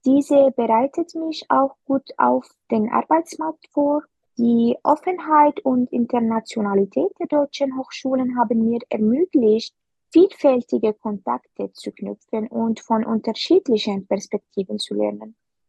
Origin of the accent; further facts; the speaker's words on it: Syria; now in Germany; Das Studium an einer deutschen Universität unterscheidet sich in mehreren Aspekten von meinem Heimatland Syrien.